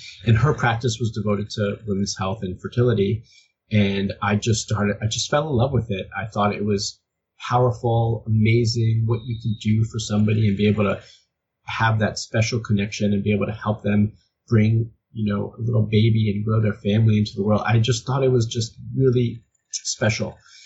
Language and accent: English; Miami, Florida, United States; I moved to California. I'm originally from Miami. So it's like, I'll move to Florida, to California, at her urging, and recommendation.